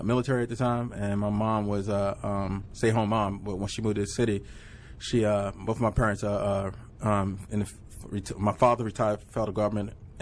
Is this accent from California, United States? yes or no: no; Alabama, United States; now in Washington, United States; I'm originally from Alabama.